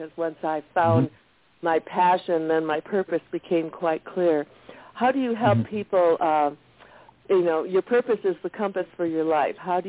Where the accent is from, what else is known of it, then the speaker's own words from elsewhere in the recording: Detroit, Michigan, United States; I was raised in Detroit, Michigan, so we used to go over the bridge all the time.